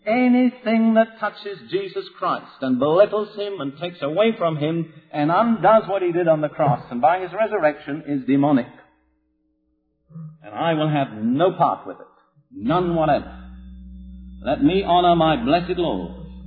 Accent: United Kingdom; Now, I can say this, I'm British, I'm not American.

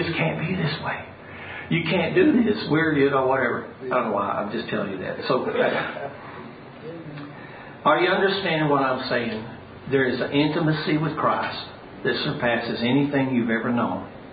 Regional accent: Dallas, Texas, United States; The church I grew up in Dallas, Assembly of God Church, they got into a baseball league.

